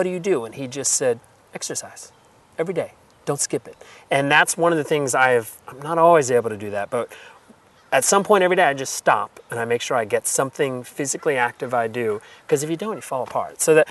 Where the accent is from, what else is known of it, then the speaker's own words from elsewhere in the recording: California, United States; born there; also born or lived in New York City; I lived in New York City for a while, and I was born in California, but I lived all around and 5 years in New York City, and I came back